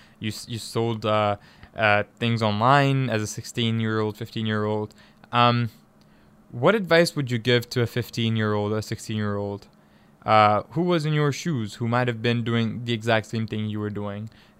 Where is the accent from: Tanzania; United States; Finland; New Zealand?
Tanzania; also born or lived in Kenya; I'm from Tanzania. I grew up in East Africa. I'm from Tanzania. I grew up in Tanzania and Kenya. And I've been to South Africa.